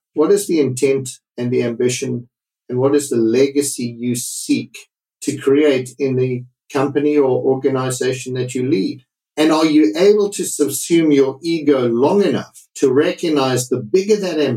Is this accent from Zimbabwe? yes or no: yes; Zimbabwe; also born or lived in United Kingdom; now in Toronto, Canada; My family and I have chosen this city twice. We came here from Zimbabwe. I wanted to come to Toronto specifically.